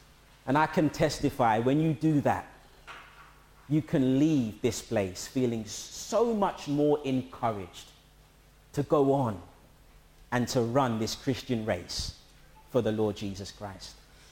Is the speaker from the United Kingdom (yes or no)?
yes; London, United Kingdom; Back in Catford when I was growing up in London